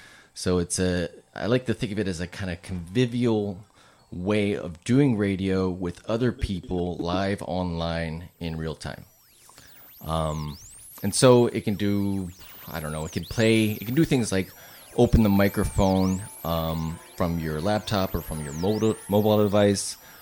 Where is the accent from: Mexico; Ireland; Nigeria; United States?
United States; Baltimore, Maryland; born there; now in Boulder, United States; Where do I come from? I was born in Baltimore, lived in lots of different places. Currently coming from Boulder, Colorado